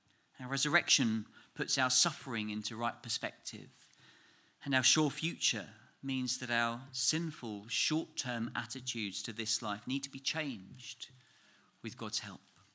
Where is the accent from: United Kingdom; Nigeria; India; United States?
United Kingdom; England; accent: English; And my accent became more strongly and distinctly English than it's ever been in England. I lived in a strange land, but that was not my home, and I felt it.